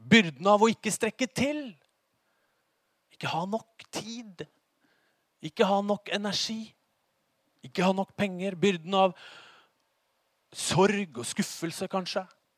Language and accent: Norwegian; Oslo, Norway; Jeg vokste opp i Oslo.